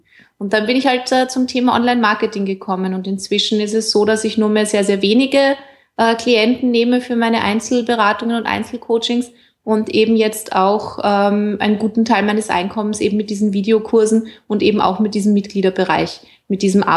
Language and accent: German; Vienna, Austria; ich bin aus Wien